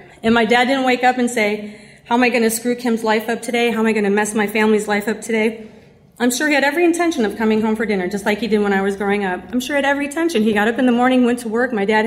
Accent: Chicago, Illinois, United States; I'm from Chicago, so there's a lot of Irish Catholic drinkers in Chicago.

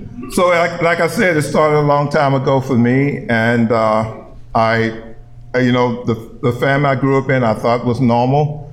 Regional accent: Galveston, Texas, United States; born there; But I just want to say that I was born down in Galveston, Texas, and, you know, and that's why I picked up this great tan.

